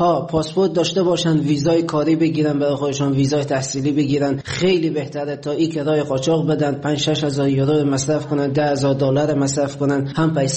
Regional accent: Afghanistan; moved away as an adult; حدود 3.5-4 سال میشه از افغانستان اومدم بیرون.

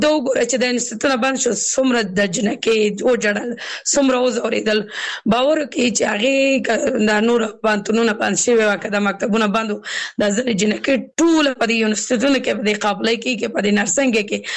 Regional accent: Kabul, Afghanistan

